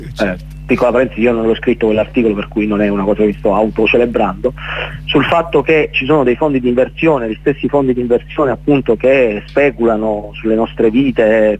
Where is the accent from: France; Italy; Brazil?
Italy; San Giorgio, Apulia; now in Spain; quando poi vado a San Giorgio, al mio paese, giù in Puglia